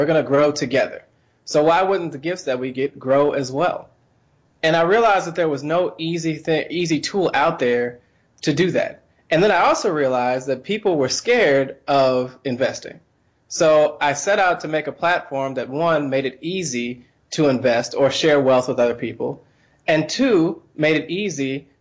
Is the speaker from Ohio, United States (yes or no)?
no; Philadelphia, Pennsylvania, United States; also born or lived in Detroit; now in Charlotte, United States; as you mentioned, and I'm originally from Philadelphia. I actually moved to Charlotte from Detroit. It's going on 5 years.